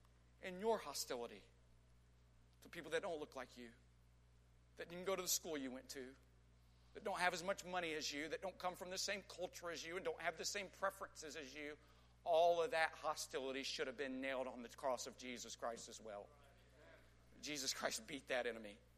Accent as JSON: {"language": "English", "region": "Texas", "country": "United States", "tie": "born or raised there", "said": "I grew up in West Texas. He grew up in Houston."}